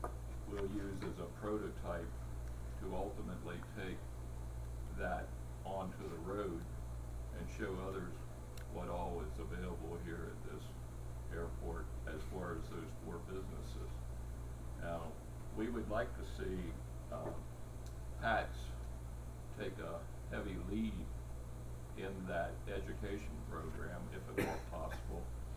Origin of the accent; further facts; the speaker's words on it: Front Royal, Virginia, United States; I come from Front Royal.